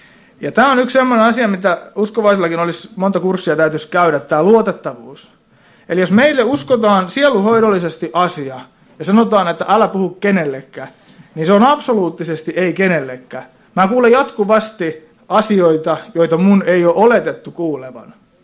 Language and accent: Finnish; Tyrvää, Pirkanmaa, Finland; Kun taas meillä Tyrväällä on semmoinen, että puhutaan, niin aina jätetään semmoinen hiuksen hieno tauko